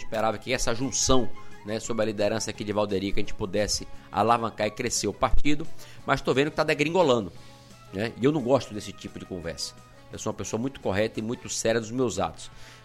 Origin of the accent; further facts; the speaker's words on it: Itapetinga, Bahia, Brazil; minha infância foi aqui em Itapetinga